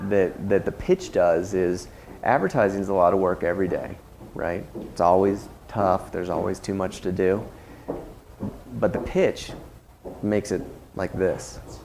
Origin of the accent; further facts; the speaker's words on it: Florida, United States; See, I grew up in Florida, too.